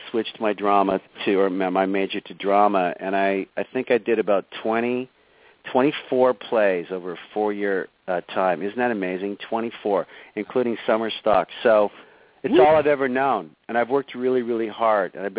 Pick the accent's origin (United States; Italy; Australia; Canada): Canada; Being a Canadian boy, I played hockey my whole life.